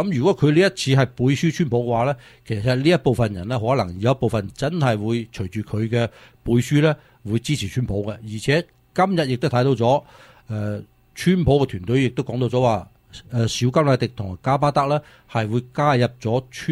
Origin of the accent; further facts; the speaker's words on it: United States; 但系其实咧唔系我哋美国人最佳选择啊